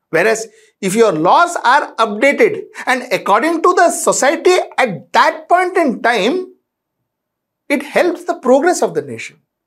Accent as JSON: {"language": "English", "country": "India", "said": "We, as Indian government, we said, figure it. If they want to live their own way, let them live their own life. We have actually cordoned off that island. The point that I'm trying to make is we are a diverse country, diverse religion, diverse cultures."}